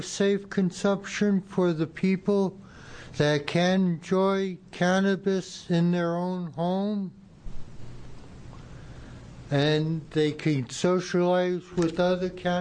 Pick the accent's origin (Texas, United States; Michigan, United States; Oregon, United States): Oregon, United States; Keizer; I'm from Marion County, Kaiser. I'm a patient, I'm a grower, I'm a concerned citizen.